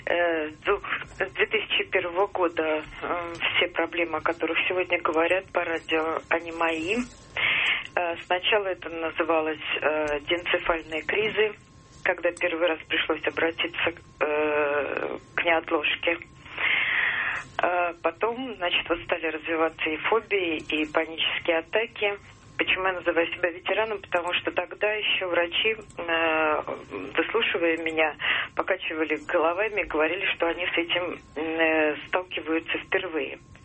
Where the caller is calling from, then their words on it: Saint Petersburg, Russia; Я звоню из Санкт-Петербурга.